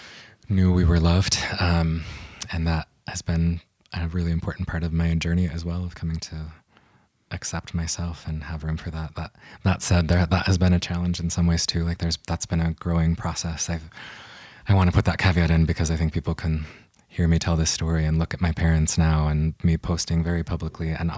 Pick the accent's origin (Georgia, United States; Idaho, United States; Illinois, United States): Idaho, United States; Rexburg; So I grew up in Rexburg, Idaho, the goodly land of Mormondom, which is way more Mormon than lots of parts of Utah